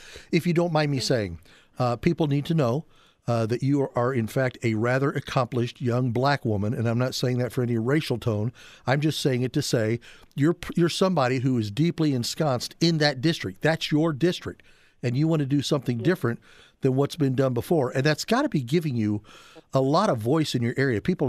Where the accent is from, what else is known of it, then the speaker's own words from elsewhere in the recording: Indianapolis, Indiana, United States; But growing up in Indianapolis, I lived near Bob Shank Airport, there on the northwest side of Indianapolis.